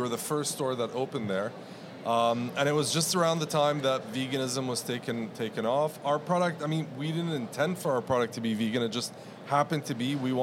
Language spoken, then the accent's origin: English; Abu Dhabi, United Arab Emirates; moved away as an adult; I grew up in Abu Dhabi. I went to, you know... it's customary there when you go for university, you usually fly abroad. So I ended up going to McGill in Montreal, I fell in love with that city.